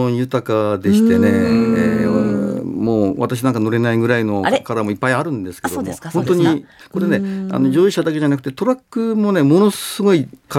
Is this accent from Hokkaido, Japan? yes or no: no; Akita, Japan; 私はですね、青森ではなくて、秋田でございます。